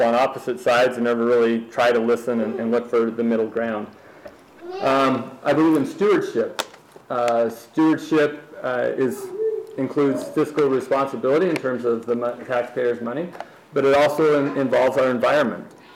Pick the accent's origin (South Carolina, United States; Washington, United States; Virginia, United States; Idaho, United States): Idaho, United States; Burley; also born or lived in Logan; now in Utah, United States; I grew up in, I was born in Burley. I was born in Logan in the district, grew up in Burley in southern Idaho, and went to undergrad at BYU.